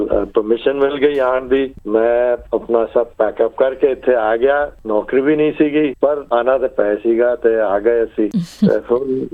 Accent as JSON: {"language": "Punjabi", "town": "Lucknow", "region": "Uttar Pradesh", "country": "India", "tie": "born there", "said": "ਮੈਂ ਓਰਿਜਨਲੀ ਲਖਨਊ ਪੈਦਾ ਹੋਇਆ"}